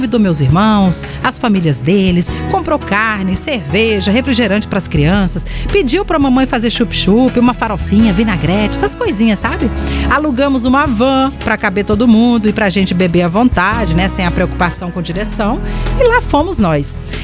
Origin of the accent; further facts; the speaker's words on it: Cariacica, Espírito Santo, Brazil; sou de Cariacica, tenho 23 anos e adoro fazer amizades e desbravar esse nosso Espírito Santo.